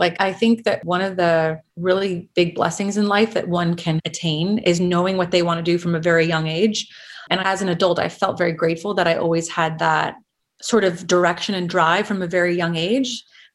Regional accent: Los Angeles, California, United States; I grew up in San Fernando Valley, specifically Van Nuys.

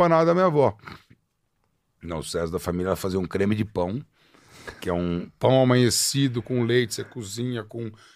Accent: Piracicaba, São Paulo, Brazil; born there; also born or lived in Ribeirão Preto; now in São Paulo, Brazil; Fazia ovo frito lá em Ribeirão Preto, nasci em Piracicaba, morei um tempo em Ribeirão Preto.

